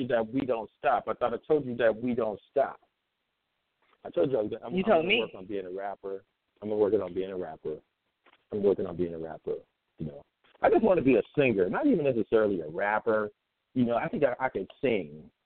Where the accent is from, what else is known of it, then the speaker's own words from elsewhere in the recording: Los Angeles, California, United States; I'm from Los Angeles.